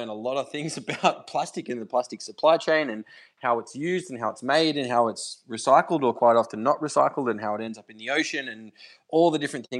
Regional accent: Australia; I'm just a regular everyday dude, you know. I'm just an Aussie bloke.

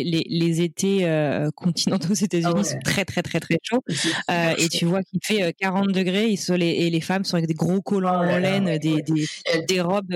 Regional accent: France; Et c'est vrai qu'en tant que Français, j'adore mon pays

